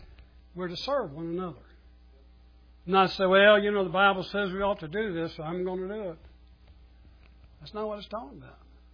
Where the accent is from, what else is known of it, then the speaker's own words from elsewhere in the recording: Ireland; It might not be at the time, because I am Irish.